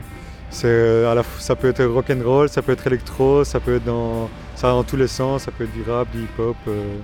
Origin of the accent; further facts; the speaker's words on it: Charleroi, Wallonia, Belgium; j'assume à 100% que je suis de Charleroi.